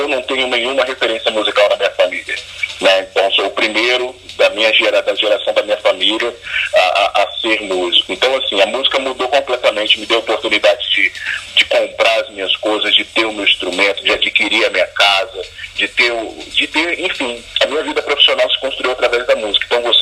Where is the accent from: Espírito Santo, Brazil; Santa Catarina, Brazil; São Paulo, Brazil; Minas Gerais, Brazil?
Espírito Santo, Brazil; Vitória; Então, eu sou de uma região aqui de Vitória da Grande São Pedro, de São Pedro 5 especificamente, e fui aprender música com 15 anos em um projeto social também.